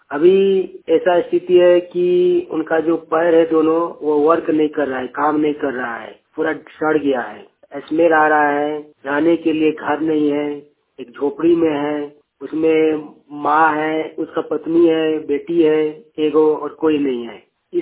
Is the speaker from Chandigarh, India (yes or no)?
no; Kasmar, Jharkhand, India; ग्राम कसमार चट्टी, पंचायत कसमार, जिला बोकारो का रहने वाला हूँ।